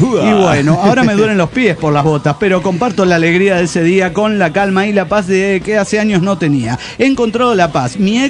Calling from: Guadalajara, Jalisco, Mexico; de Guadalajara.

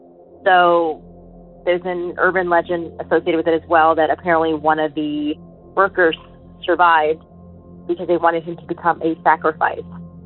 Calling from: Texas, United States; I'm calling from Texas.

